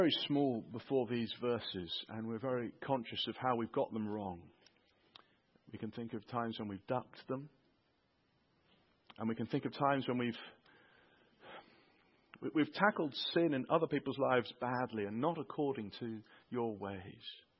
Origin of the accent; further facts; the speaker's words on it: United Kingdom; Don't mention the sin in one another's lives, because we are British.